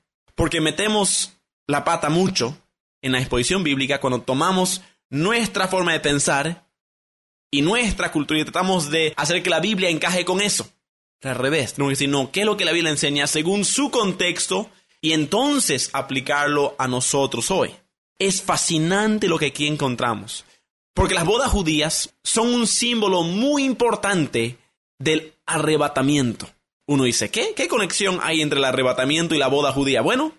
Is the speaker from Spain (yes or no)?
no; Bolivia; Porque yo conozco las bodas en mi país, en Bolivia, he ido a otras bodas en Sudamérica y también he ido a bodas en Estados Unidos.